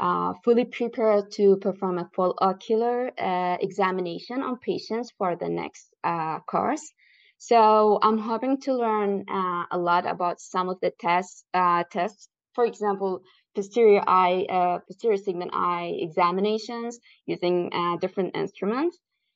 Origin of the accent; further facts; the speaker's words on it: Saudi Arabia; from Saudi Arabia, graduated from King Saud University with a bachelor's degree in optometry.